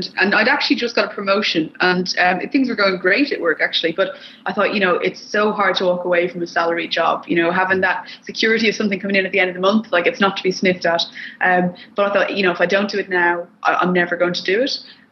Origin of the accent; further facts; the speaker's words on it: Leixlip, Leinster, Ireland; moved away as an adult; now in United Kingdom; I am. I'm from Leixlip. So I lived here until the age of 22.